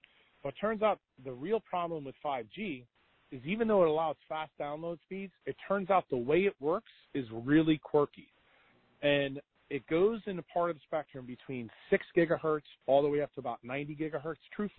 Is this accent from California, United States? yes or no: no; New York City, New York, United States; So I'll take you to my hometown, because I'm sure some of you probably live there, New York City.